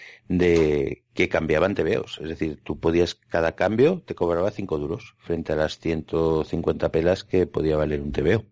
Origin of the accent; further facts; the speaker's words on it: Barbastro, Aragon, Spain; yo soy natural de Huesca, en concreto de Barbastro